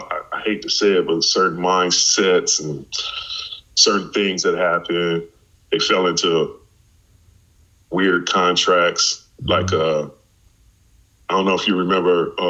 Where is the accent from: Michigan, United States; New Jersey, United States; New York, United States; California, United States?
New York, United States; since, you know, I'm originally from New York and all